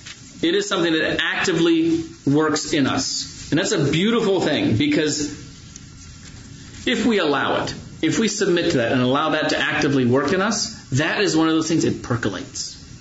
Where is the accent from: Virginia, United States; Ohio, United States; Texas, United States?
Ohio, United States; I've had times when I was growing up in Northeast Ohio, we had snow.